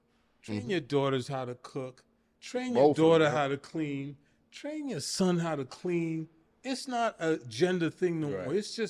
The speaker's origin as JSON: {"language": "English", "town": "Brooklyn", "region": "New York", "country": "United States", "tie": "born or raised there", "said": "born and bred in Brooklyn, man. 62 years at this point. Kids, grandkids, went to school all through Brooklyn, did politics, family, community. You know, I'm Brooklyn all day."}